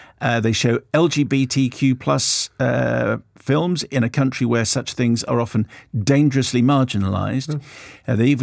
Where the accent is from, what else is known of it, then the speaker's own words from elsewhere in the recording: Edinburgh, Scotland, United Kingdom; I grew up in Edinburgh and had my 9th birthday party there